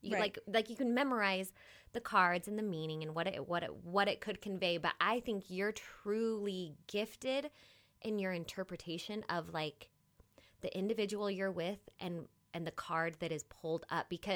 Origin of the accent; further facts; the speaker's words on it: Utah, United States; I grew up kind of in Utah, and I had the misconception it was bad.